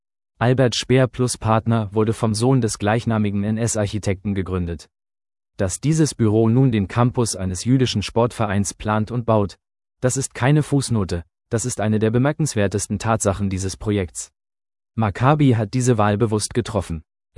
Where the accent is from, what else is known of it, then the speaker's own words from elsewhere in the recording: Frankfurt, Hesse, Germany; Ich persönlich bin unglaublich stolz, dass meine Heimatstadt Frankfurt wie auch die hessische Landesregierung bedingungslos hinter uns stehen.